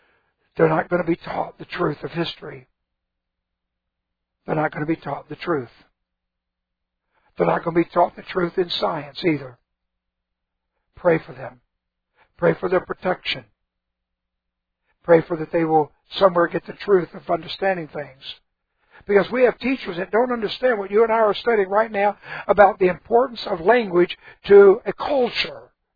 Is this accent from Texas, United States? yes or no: yes; Texas, United States; I'm a Texan. I love Texas.